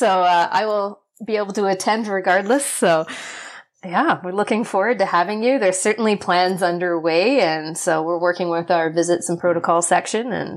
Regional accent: Victoria, British Columbia, Canada; Victoria is my hometown, so I'm completely biased when I'm going to talk about it, but it's the capital of British Columbia. It's a small city, less than 500,000 people, and it's beautiful.

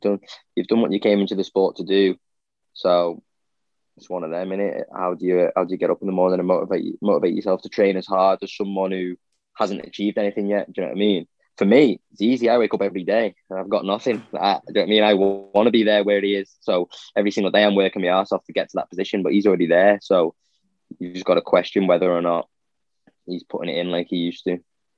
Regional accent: Ireland; I know you probably won't like me for that, being Irish, but...

